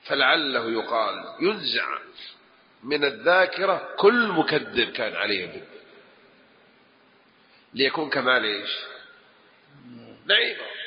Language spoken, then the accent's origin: Arabic; Jeddah, Makkah Province, Saudi Arabia; أما كمان لغة جداوية وأنا من جدة لكني كيف نسيتها ما أقولها